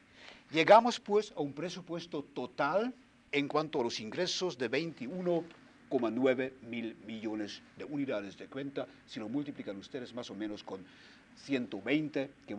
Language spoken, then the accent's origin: Spanish; Berlin, Germany; el presupuesto de la ciudad de Berlín, de donde vengo yo